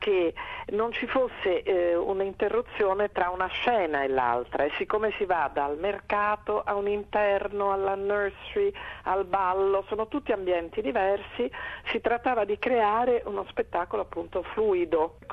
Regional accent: Ferrara, Emilia-Romagna, Italy; also born or lived in Rome; io sono anche di Ferrara, sono mezza ferrarese, mezza romana. Allora ho attinto alla mia città d'origine, che è la più bella città rinascimentale d'Italia, Ferrara, nel nord.

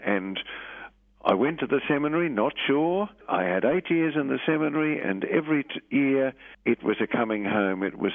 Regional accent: Hawthorne, Victoria, Australia; I grew up in Hawthorne and went to St. John's Maris Brothers College and then on to Xavier College in Kew.

